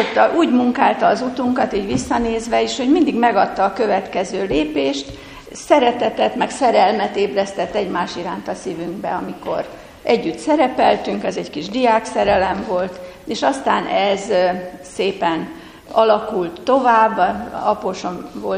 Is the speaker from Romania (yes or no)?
no; Vojvodina, Serbia; Sárközi faluból, ahonnan én is származok, onnan le a délvidékről, Bácskából